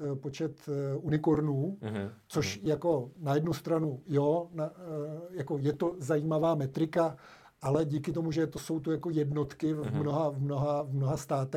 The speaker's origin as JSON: {"language": "Czech", "town": "Trutnov", "region": "Hradec Králové Region", "country": "Czechia", "said": "když jsme před 6-7 lety zkoušeli v Trutnově, v Podkrkonoši, odkud pocházím"}